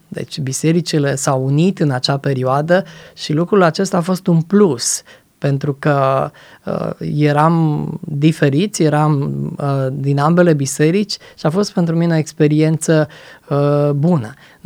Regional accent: Jibou, Sălaj County, Romania; De mic copil am fost crescut într-o familie creștină în nordul țării, în județul Sălaj, în orașul meu natal, în orașul Jibou, unde m-am născut. Am făcut parte dintr-o biserică baptistă activă

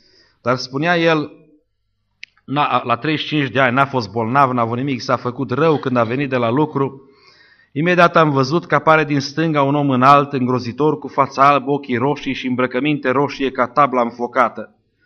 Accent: Sălaj County, Romania; born there; nu departe de zona în care m-am născut eu, de lângă Șimleu Silvaniei

